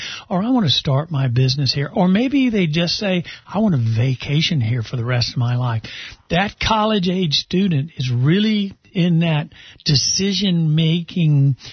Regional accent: Rantoul, Illinois, United States; born there; Technically, I was born in Rantoul, Illinois, but both my mother and my father were born in Pensacola and were high school sweethearts.

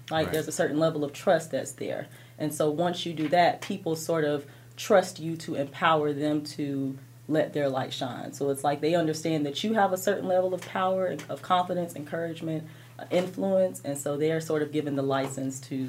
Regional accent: Jacksonville, Florida, United States; Growing up in Jacksonville, that's sort of kind of all I got the chance to see. I went to school in inner city Jacksonville

